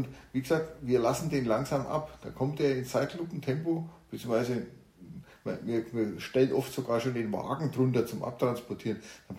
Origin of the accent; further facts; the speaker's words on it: Spalt, Bavaria, Germany; in meiner Gegend, wo ich herkomme, gibt es das nicht so häufig. Also aus dem Spalterraum, also im Brombachseegebiet, da hat man den Maibaum.